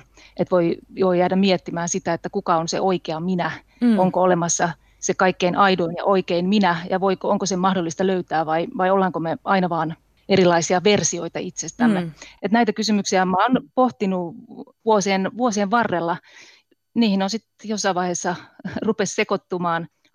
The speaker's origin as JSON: {"language": "Finnish", "town": "Kärsämäki", "region": "North Ostrobothnia", "country": "Finland", "tie": "born or raised there", "said": "Mä löysin sen silloisen kotipaikkakuntani Kärsämäen kirjaston psykologiahyllystä"}